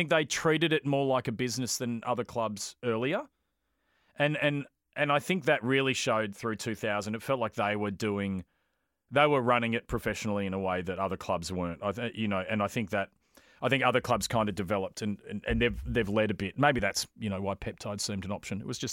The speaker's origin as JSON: {"language": "English", "town": "Brighton", "region": "Victoria", "country": "Australia", "tie": "born or raised there", "said": "like I grew up in Brighton, but I was going out to Windy Hill"}